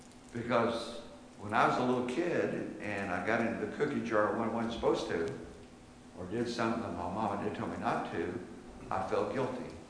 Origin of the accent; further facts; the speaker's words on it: Plainfield, United States; when I was a little kid growing up in Plainfield and hearing Auden McKee and others preach